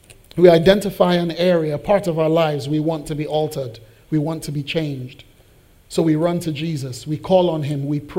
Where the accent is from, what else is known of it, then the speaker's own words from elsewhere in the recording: Nigeria; I'm a Nigerian parent.